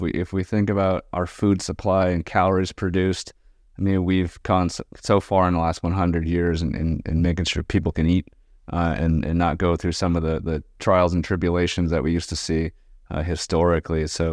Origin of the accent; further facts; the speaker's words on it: New Mexico, United States; So they left Michigan and ended up in New Mexico. And that's my home state. However, where I'm from, it's about 7,000 feet elevation. So it's very dry.